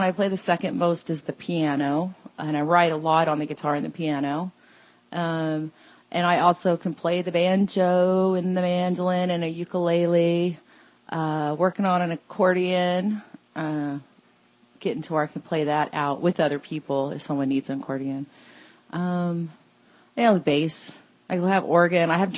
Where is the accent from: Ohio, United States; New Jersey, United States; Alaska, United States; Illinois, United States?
Alaska, United States; also born or lived in Texas; Well, I lived pretty much half of my life in Alaska and half it in Texas.